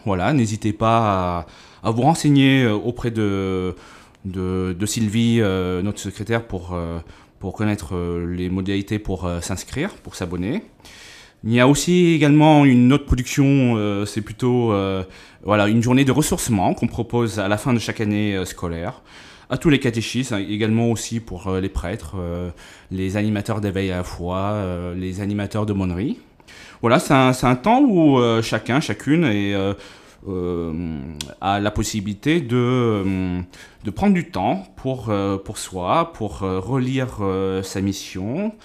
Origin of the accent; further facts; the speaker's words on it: Dreux, Centre-Val de Loire, France; je suis de Dreux, je travaille au service diocésain de la catéchèse depuis septembre 2011.